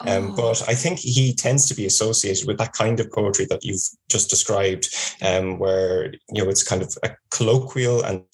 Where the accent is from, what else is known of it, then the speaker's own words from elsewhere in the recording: Dublin, Leinster, Ireland; now in Galway, Ireland; So I'm talking to you from Galway on the west coast of Ireland. I'm from Dublin originally, which is on the east coast.